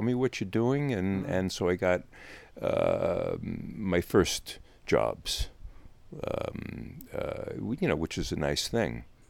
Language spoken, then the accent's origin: English; Oceanside, New York, United States; also born or lived in Brooklyn; I was raised out on Long Island, born in Brooklyn, but raised there from 6 months old. South Shore, Oceanside.